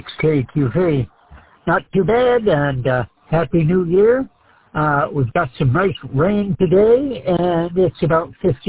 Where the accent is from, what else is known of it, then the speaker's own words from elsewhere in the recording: Birmingham, Michigan, United States; now in California, United States; And I was born and raised in Birmingham, just north of Detroit. And been out here in California since 1967.